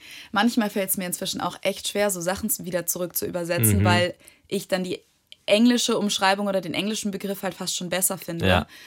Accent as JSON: {"language": "German", "country": "Germany", "said": "ich habe es nicht verstanden, ich bin kein Muttersprachler oder ich komme aus Deutschland."}